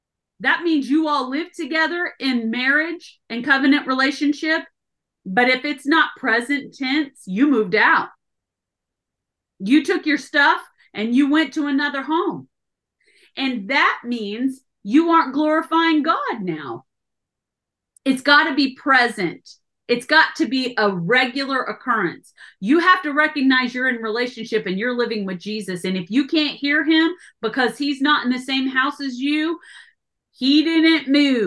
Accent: Kansas, United States; We're both from Kansas, but totally opposite ends. I'm from the northeast corner.

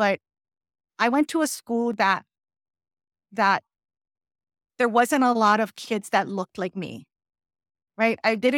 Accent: Hawaii, United States; And so I think not really realizing how fortunate I was growing up on Maui and being in a community that everybody, right?

